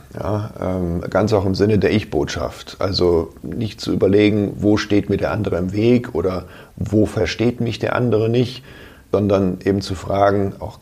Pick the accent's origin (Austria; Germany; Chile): Germany; Hesse; Ich komme aus Waldeck-Frankenberg, ja.